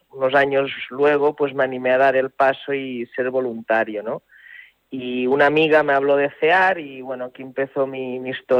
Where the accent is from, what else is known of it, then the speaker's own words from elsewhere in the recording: Barcelona, Catalonia, Spain; now in Seville, Spain; yo soy de Barcelona, aunque llevo ya casi 10 años en Sevilla por motivos profesionales, el acento no lo pierdo.